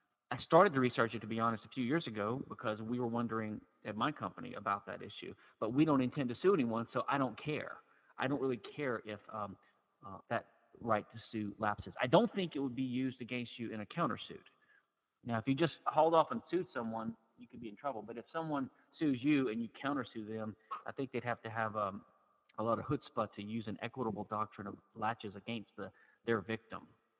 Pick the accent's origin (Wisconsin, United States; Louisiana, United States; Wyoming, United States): Louisiana, United States; I'm from Louisiana, and so the New Orleans Saints is the professional American football team in New Orleans